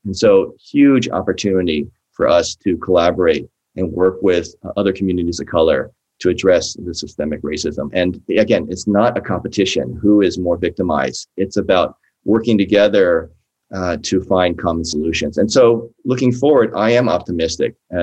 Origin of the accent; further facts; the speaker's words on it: East Coast, United States; now in California, United States; You know, I grew up on the East Coast. We never had Asian American history.